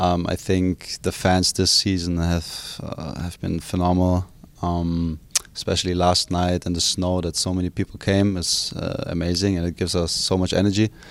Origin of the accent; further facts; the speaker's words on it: Germany; I mean, I'm from Germany, so I'm used to cold weather and rainy weather.